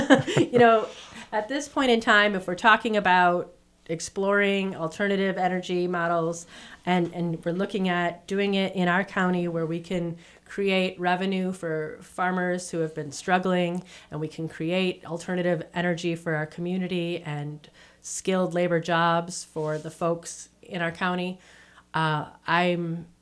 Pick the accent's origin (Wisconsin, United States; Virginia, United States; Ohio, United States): Wisconsin, United States; I grew up in Wisconsin, so I grew up in a rural area, a very small community north of Milwaukee.